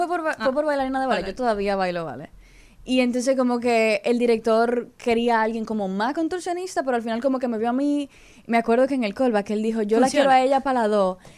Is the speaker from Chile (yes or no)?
no; Dominican Republic; accent: Dominican; porque como ustedes se pueden dar cuenta, yo sí hablo bastante dominicano.